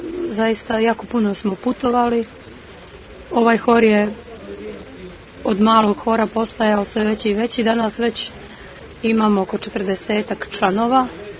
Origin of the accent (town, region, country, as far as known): Montenegro